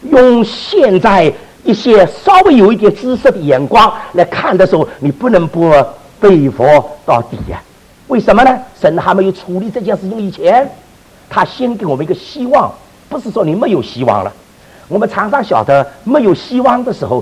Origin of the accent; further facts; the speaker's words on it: Shanghai, China; 我们上海人喜欢骂啊，我们上海的父母有的时候骂那个孩子